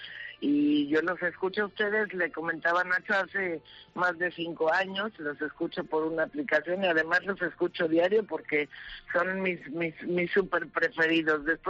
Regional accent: Mexico City, Mexico; born there; also born or lived in Madrid; now in Acapulco, Mexico; aquí nací yo, nací en la Ciudad de México y soy un poco inquieta y he vivido en Madrid y he vivido en varios lados, algún tiempo. Pero bueno, ahora estoy en Acapulco

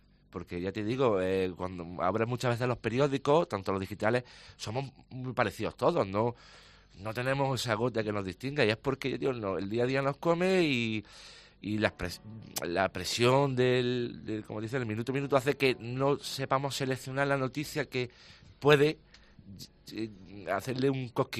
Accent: Linares, Andalusia, Spain; los que somos de Linares y hemos vivido a la sombra no solo de Santa Ana, sino de las sirenas de la fábrica de las latas, a las sirenas de los Benito o de los bilbaínos

